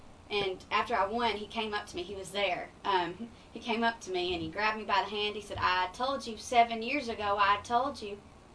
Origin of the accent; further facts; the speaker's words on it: Kentucky, United States; also born or lived in Scott County, Kentucky; for the first 3 years of my life, I grew up in Scott County, Kentucky, because my dad worked at the Toyota plant in Georgetown. And we moved to Powell County